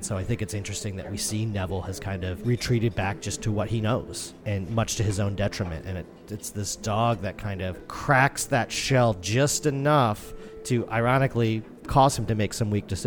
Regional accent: Ireland; I mean, I'm Irish after all, and there's a reason the Irish have the reputation they do.

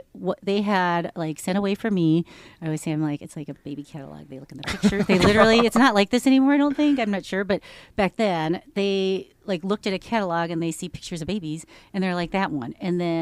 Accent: Arden Hills, Minnesota, United States; born or raised there; also born or lived in South Korea

